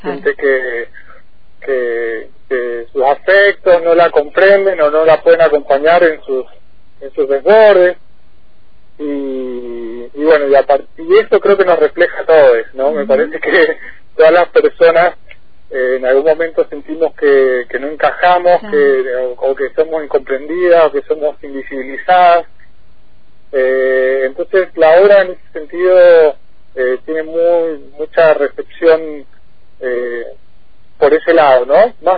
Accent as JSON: {"language": "Spanish", "region": "Mendoza", "country": "Argentina", "said": "y yo que soy de Mendoza, capital"}